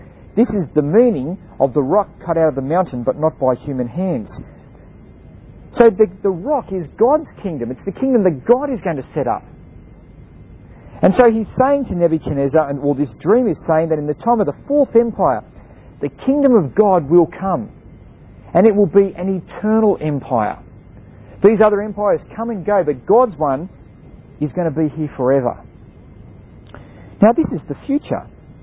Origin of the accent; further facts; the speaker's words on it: Australia; And so we as an Australian nation in our constitution recognise this.